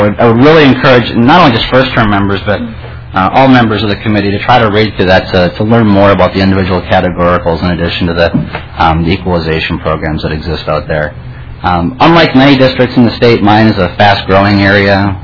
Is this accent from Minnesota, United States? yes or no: yes; Farmington, Minnesota, United States; I'm from Farmington.